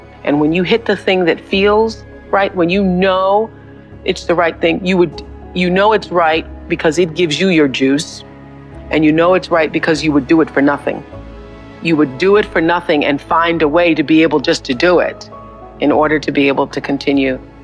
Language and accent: English; Mississippi, United States; For me, colored girl, Negro child, growing up in Mississippi